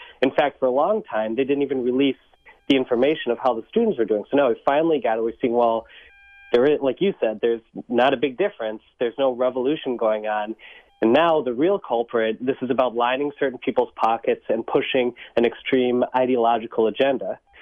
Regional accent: Milwaukee, Wisconsin, United States; I'm from Milwaukee my whole life, and I went to public schools.

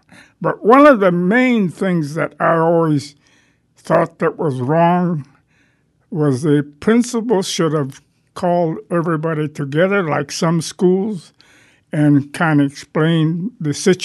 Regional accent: United States; I'm an American.

